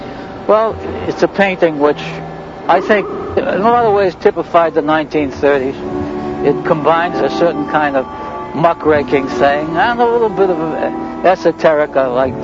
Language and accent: English; Boston, Massachusetts, United States; I drew on certain experiences I had had as a Bostonian.